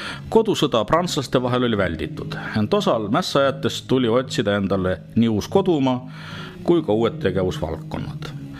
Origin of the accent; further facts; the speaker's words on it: Tallinn, Harju County, Estonia; now in Muuga, Estonia; olen 53 aastat vana, põline nõmmekas, nüüd küll asjaolude sunnil muuga elanik.